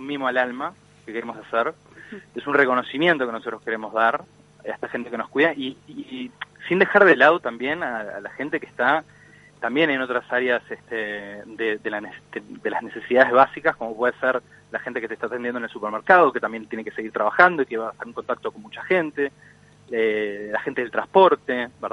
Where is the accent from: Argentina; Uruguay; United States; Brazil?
Uruguay